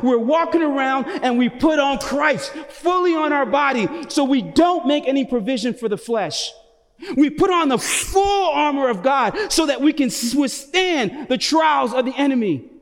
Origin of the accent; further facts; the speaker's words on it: Lagos, Nigeria; So I am from Lagos, Nigeria.